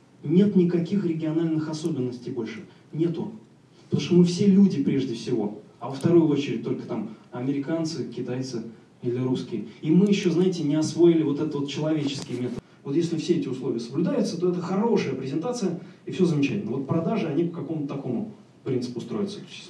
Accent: Russia; born there; я хотя родился в СССР и, как бы, ну, считаю себя русским человеком

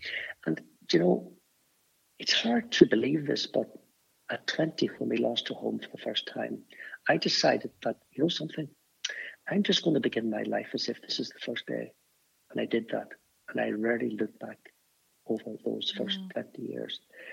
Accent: Belfast, Northern Ireland, United Kingdom; growing up in Belfast, that allowed me to stay connected with my Irishness and my nationalism.

